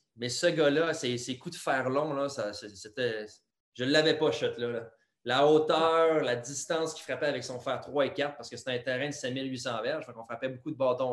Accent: Quebec City, Quebec, Canada; moved away as an adult; Moi, je suis parti de Québec en 2005. Je suis parti à Charlotte, en Caroline du Nord.

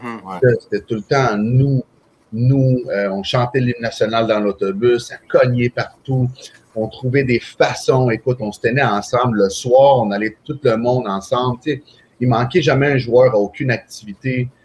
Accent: Venezuela; moved away; c'était quelque chose que je ne croyais pas vivre dans ma vie lorsque je suis parti du Venezuela.

